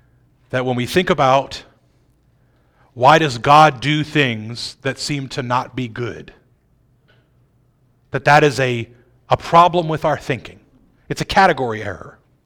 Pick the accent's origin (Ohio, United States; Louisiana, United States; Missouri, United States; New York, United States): Louisiana, United States; New Orleans; Look, I grew up just outside of New Orleans. Streets that just don't have huge holes in them are a plus for me.